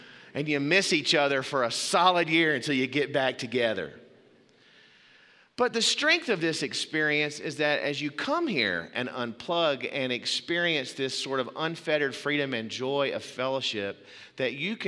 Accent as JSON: {"language": "English", "town": "Meridian", "region": "Mississippi", "country": "United States", "tie": "born or raised there", "said": "I grew up in Meridian, Mississippi. There was a little town not far from there called Yantley, Alabama."}